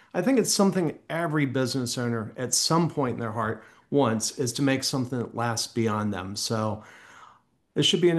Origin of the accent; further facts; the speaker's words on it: Maryland, United States; Maryland number," you know, which is where I grew up, and you'd lived up there.